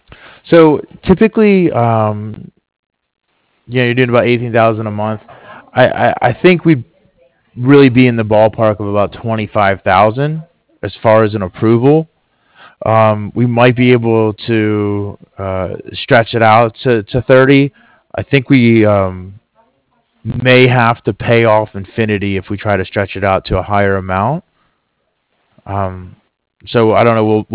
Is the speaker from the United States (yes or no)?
yes; East Coast, United States; But I'm from the East Coast myself, and so I haven't be fond of it.